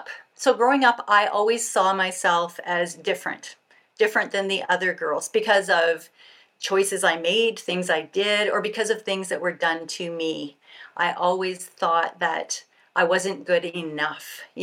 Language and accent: English; Canada; Well, I mean, I'm Canadian